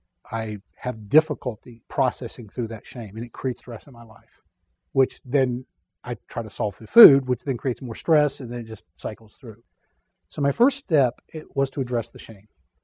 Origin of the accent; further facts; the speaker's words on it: the South, United States; probably because I grew up in the South and that's just the way the South deals with stress.